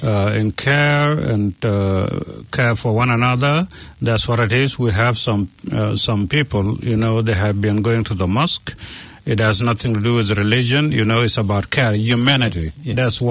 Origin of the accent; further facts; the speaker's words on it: New Zealand; And I'm a proud New Zealander. Yeah. I'm a proud Kiwi.